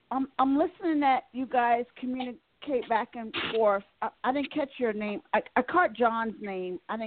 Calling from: Maryland, United States; I'm calling from Maryland.

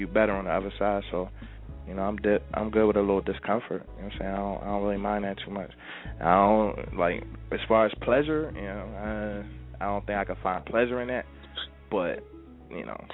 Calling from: Washington, District of Columbia, United States; I'm out D.C.

